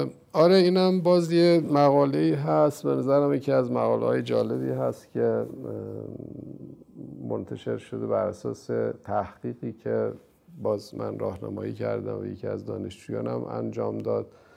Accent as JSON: {"language": "Persian", "town": "Rafsanjan", "region": "Kerman", "country": "Iran", "tie": "born or raised there", "said": "مثلا من خودم یادم هست مثلا تو شهر خودم مثلا رفسنجان میرفتم"}